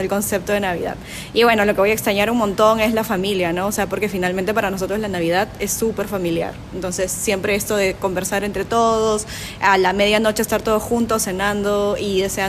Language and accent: Spanish; Lima, Peru; Yo soy de Perú, Lima, Perú.